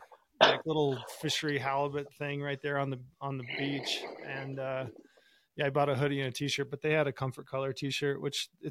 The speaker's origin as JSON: {"language": "English", "region": "Utah", "country": "United States", "tie": "born or raised there", "said": "Chris has got a deer tag in my home state of Utah"}